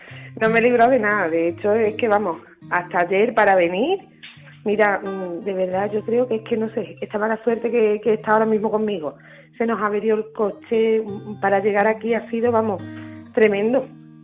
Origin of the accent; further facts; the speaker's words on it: Badajoz, Extremadura, Spain; now in San Fernando, Spain; yo soy de Badajoz